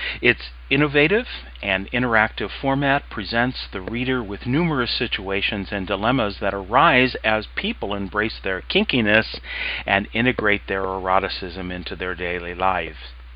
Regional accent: Chicago, Illinois, United States; Annie from Chicago, my hometown

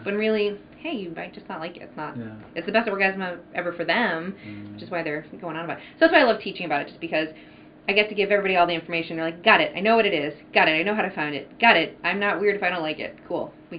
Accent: East Coast, United States; I'm from the East Coast, and I never remember an Arts Walk.

